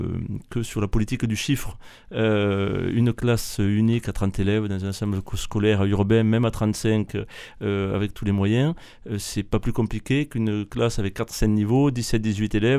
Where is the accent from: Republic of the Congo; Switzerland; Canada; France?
France; Mazamet, Occitanie; accent: Tarn; comme mon accent me trahit, vous comprenez que je suis d'origine du Tarn du Sud-Ouest.